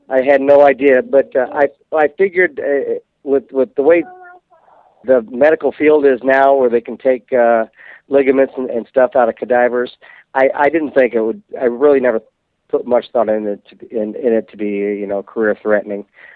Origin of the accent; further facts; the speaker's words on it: Midwest, United States; I grew up in the Midwest, and I just want to be known as the guy who was born and raised on the west side of town.